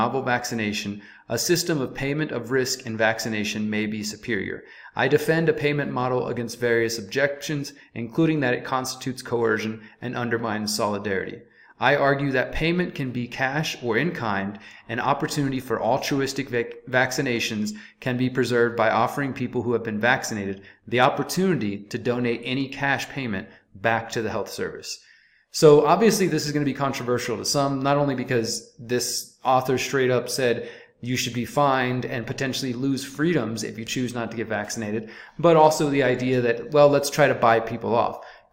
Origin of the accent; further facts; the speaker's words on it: Houston, Texas, United States; I'm originally from Houston, Texas.